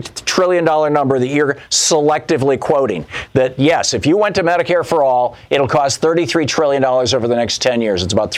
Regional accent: Michigan, United States; moved away as an adult; also born or lived in Vermont; In the real world, I grew up in Michigan. I lived there until I was 27 years old. I ran two different businesses in Michigan. We lived in Vermont for a decade.

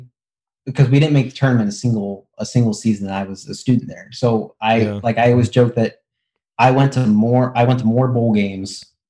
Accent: Indiana, United States; I grew up in Indiana.

